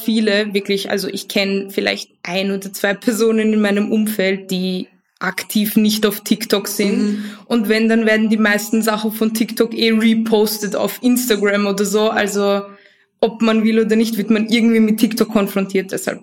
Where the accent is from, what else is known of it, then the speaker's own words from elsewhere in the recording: Vienna, Austria; Ja, ich komme aus Wien. Ich bin auch hier geboren, meine Eltern nicht. Also ich komme aus einer Migrantinnenfamilie.